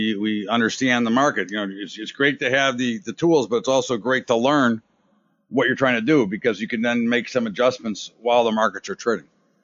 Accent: Las Vegas, Nevada, United States; moved away as an adult; also born or lived in California; I grew up in Las Vegas in 1993 until I went to college in California and never went back. When I left in 93, the population

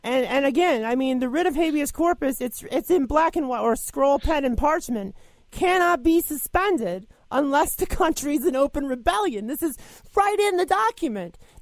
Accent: Midwest, United States; Now, I'm a Midwesterner, or typically we're concerned with called flyover country, but we are very lush. We are, you know, the breadbasket of this country.

